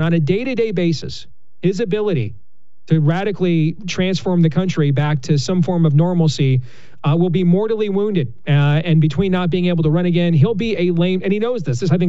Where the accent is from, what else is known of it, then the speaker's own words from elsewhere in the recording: Iowa, United States; from participating in a lot of GOP primaries in my home state of Iowa and around the country.